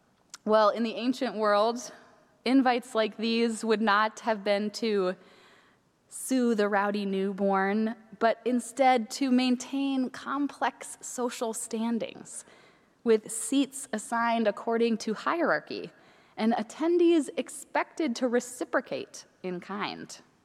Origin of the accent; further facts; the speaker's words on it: Minneapolis, Minnesota, United States; One of my favorite restaurants in my hometown of Minneapolis has been in the news a lot this spring.